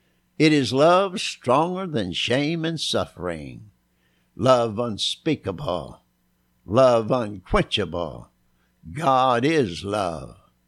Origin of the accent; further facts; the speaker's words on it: Bristol, Virginia, United States; You can listen Monday through Friday at this same time on WZAP, right here in my hometown of Bristol, Virginia.